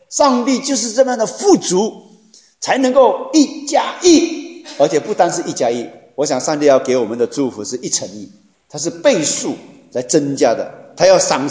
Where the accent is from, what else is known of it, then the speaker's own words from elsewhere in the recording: Malaysia; 我来自马来西亚啊，我们马来西亚，我们入大学的时候呢